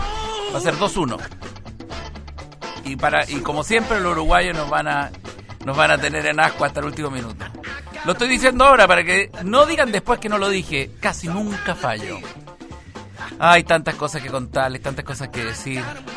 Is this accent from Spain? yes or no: no; Peru; now in Chile; los extranjeros que están en Chile, especialmente a mis compatriotas peruanos, mis amigos, porque yo me siento muy peruano después de todo lo que tuve que vivir.